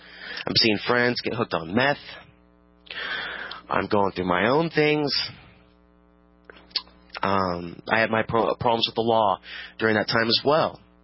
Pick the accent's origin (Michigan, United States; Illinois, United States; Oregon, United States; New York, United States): Oregon, United States; Portland; also born or lived in Virginia; And I move on to live in Virginia. We're outside D.C. until we came back to my hometown now of Portland, Oregon, the only city that I've been comfortable in.